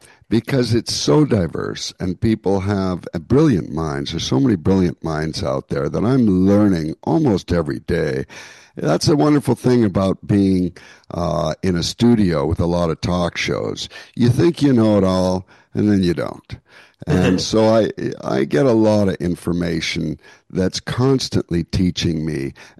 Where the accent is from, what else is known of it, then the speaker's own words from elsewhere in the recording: Canada; now in United States; I personally, between you and I, I'm Canadian. I'm still Canadian. I never did get my U.S. citizenship like my brother, so I too have never voted.